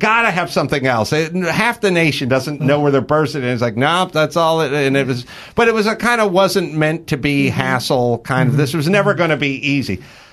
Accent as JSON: {"language": "English", "region": "California", "country": "United States", "tie": "born or raised there", "said": "So I grew up in the San Fernando Valley, oppressively hot."}